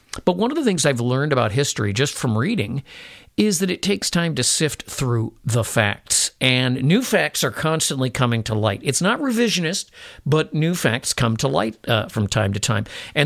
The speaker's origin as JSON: {"language": "English", "region": "Illinois", "country": "United States", "tie": "born or raised there", "said": "I was raised in Illinois, and we were taught that Abe Lincoln was the great emancipator"}